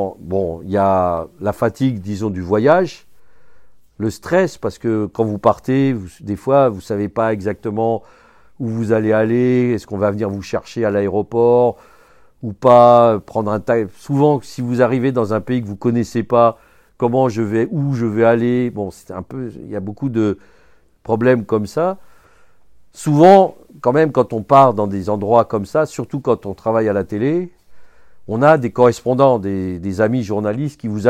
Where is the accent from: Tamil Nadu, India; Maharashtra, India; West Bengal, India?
West Bengal, India; Kolkata; French is a second language; moi je suis originaire de l'Inde, de Calcutta, donc c'est le Bengale, c'est pas le Bangladesh, parce que le Bangladesh, il est maintenant indépendant, c'est un nouveau pays. Mais je parle la même langue